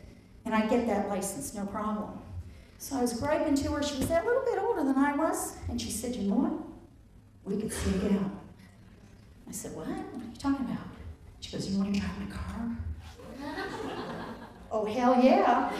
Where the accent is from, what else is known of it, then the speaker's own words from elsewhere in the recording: East Coast, United States; And I grew up on the East Coast, and there were a lot of roads then. Not like on an island where you're limited, okay?